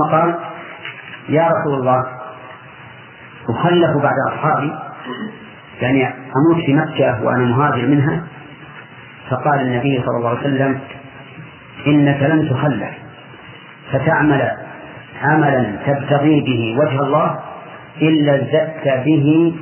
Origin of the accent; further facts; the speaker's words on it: Egypt; لا هذا لا هذا أنا مصري هنا